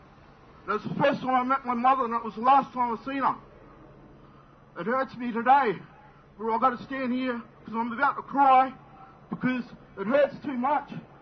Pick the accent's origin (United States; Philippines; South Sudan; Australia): Australia; Alice Springs, Northern Territory; moved away; I was brought over from Alice Springs.